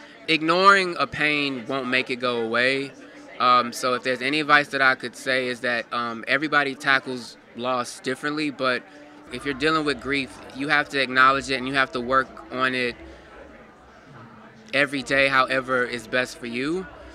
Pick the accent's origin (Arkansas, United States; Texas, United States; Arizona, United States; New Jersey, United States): Texas, United States; Houston; her son found out that I was from Horn Park in Houston, and I went to Madison.